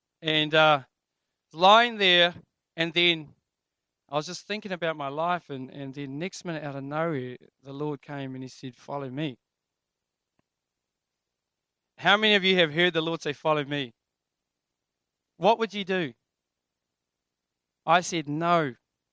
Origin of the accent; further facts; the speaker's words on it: Kaiwaka, Northland, New Zealand; I come from Kaiwaka. I was actually born there in Pūwai Street. My ancestors have been there for hundreds of years. I'm from Ngāti Whātua.